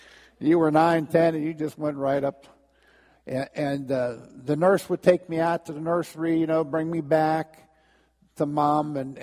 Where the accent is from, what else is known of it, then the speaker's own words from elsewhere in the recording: McKeesport, Pennsylvania, United States; born there; I was born in McKeesport Hospital. Our families, Bonnie's and mine, were from Port View.